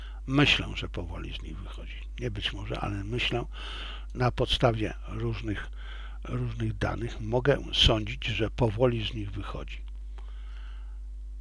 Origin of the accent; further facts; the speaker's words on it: China; now in Poland; Ja jestem Chińczykiem. Ja kocham ten kraj. Ja chciałbym tam umrzeć. Chciałbym tam żyć. Tak samo jak jestem Polakiem, tutaj żyłem i funkcjonuję.